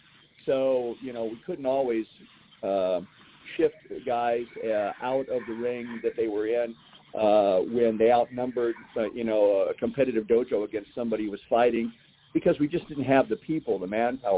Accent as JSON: {"language": "English", "town": "Long Beach", "region": "California", "country": "United States", "tie": "born or raised there", "said": "at the WUKO World Karate Championships that were held in Long Beach, California, my hometown."}